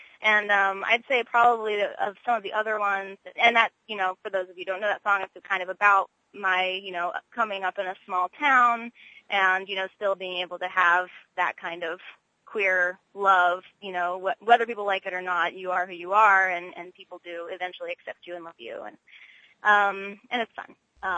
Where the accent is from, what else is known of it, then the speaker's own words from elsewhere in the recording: Ohio, United States; I think growing up in Ohio instilled a lot of really amazing, heartfelt values in me.